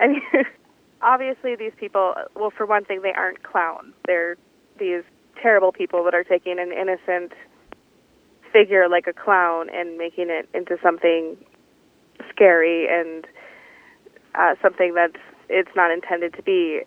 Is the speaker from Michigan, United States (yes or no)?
no; Minnesota, United States; Well, my mom... I grew up in Anoka County, and so and we had a big Halloween parade every year in October